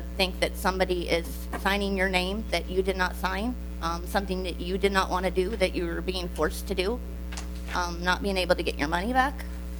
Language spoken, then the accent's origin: English; Duluth, Minnesota, United States; I'm from Duluth.